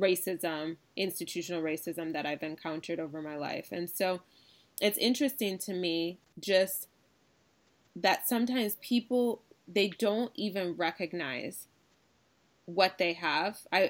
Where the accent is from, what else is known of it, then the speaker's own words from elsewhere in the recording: Ann Arbor, Michigan, United States; And I'm from Ann Arbor. Median income is 100,000.